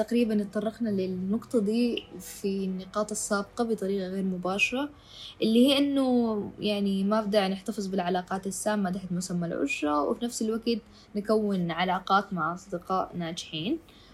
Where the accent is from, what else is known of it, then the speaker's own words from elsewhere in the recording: Sudan; أنا بشوف إنه إحنا كسودانيين يعني هم بيشوفوها هي كصفة حميدة